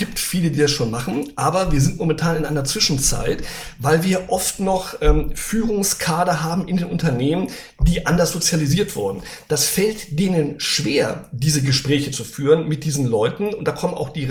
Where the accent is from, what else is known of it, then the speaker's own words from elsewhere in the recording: Brazil; Ich bin in Brasilien groß geworden und da habe ich immer alles, was mich da in dem Sitio, in den Bergen umtrieben hat, aufgeschrieben.